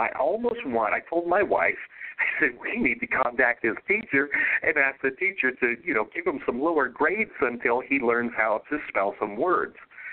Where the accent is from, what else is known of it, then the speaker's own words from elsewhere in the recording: Miami, Florida, United States; I grew up in Miami as a kid.